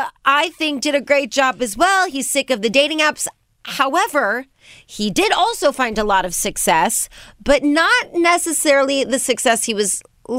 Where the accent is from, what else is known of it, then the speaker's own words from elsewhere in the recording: Las Vegas, Nevada, United States; because I'm from Vegas. I love Vegas, I rep Vegas